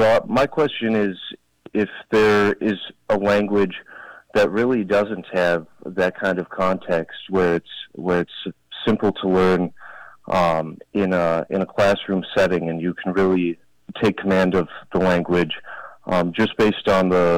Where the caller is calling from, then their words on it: Orono, Minnesota, United States; I'm calling from Orono, Minnesota.